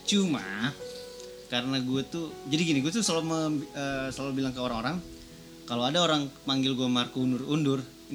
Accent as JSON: {"language": "Indonesian", "region": "Jakarta", "country": "Indonesia", "tie": "born or raised there", "said": "Tahun 92 gue lahir. Tahun 92 lahir gue besar di Jakarta."}